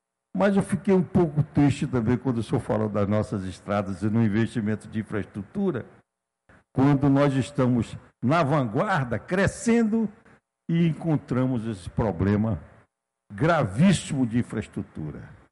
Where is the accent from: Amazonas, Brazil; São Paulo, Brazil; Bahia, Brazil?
Amazonas, Brazil; also born or lived in Santa Maria; eu não sou de Santo Ângelo, mas eu estudei em Santa Maria, no Rio Grande do Sul. Mas sou amazonense, eu fui daqui para lá, para a faculdade.